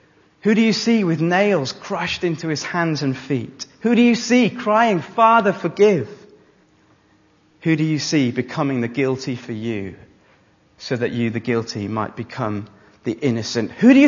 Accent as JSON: {"language": "English", "region": "Wales", "country": "United Kingdom", "tie": "born or raised there", "said": "As you know, I grew up in South Wales, and that was in the years soon after the death"}